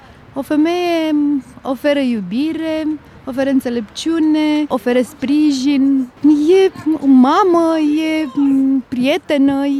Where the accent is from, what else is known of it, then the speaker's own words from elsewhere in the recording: Constanța, Constanța County, Romania; Bună ziua, sunt din Constanța